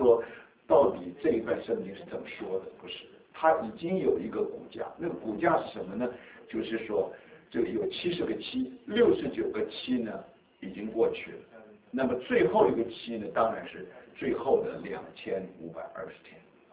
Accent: China; 我觉得我们中国人没有太多条件

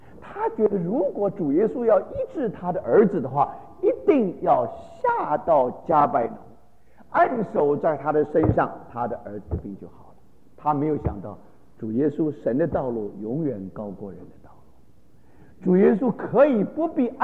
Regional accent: China; 我们中国人所说的只欠东风啊

